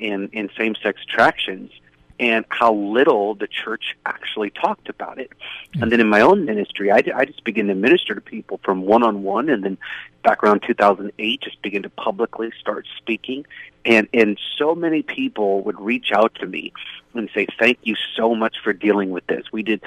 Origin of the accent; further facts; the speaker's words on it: Seattle, Washington, United States; You know, I grew up in Seattle. I was a pastor's kid